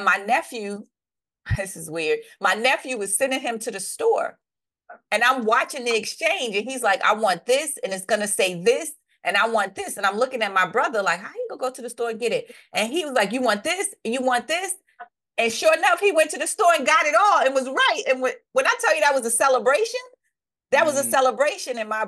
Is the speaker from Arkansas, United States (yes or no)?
no; Brooklyn, New York, United States; And we grew up in Brooklyn, New York in the 80s.